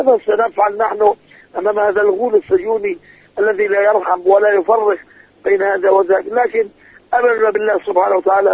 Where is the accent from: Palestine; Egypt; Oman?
Palestine; ماذا نفعل نحن كشعب فلسطيني؟